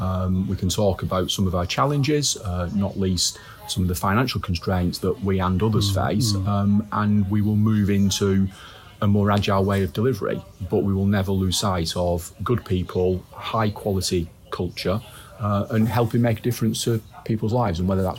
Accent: Manchester, North West England, United Kingdom; I'm from Manchester.

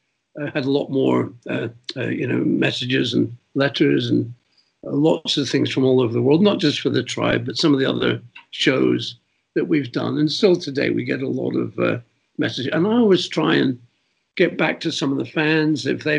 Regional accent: Windsor, South East England, United Kingdom; I grew up in Windsor.

